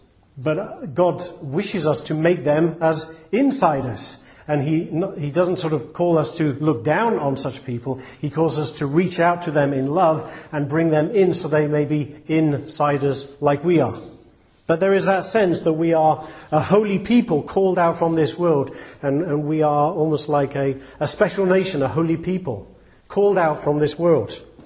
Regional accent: England, United Kingdom; And certainly as English people, we can often have a very sort of imperialistic, colonial sort of mentality.

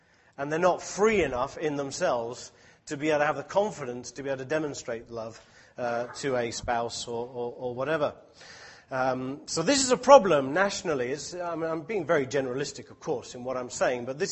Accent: England, United Kingdom; Now, I am an English person through and through, as far as I'm aware. I don't have any other blood in me, so I can speak with a bit of experience. I've lived in England most of my life

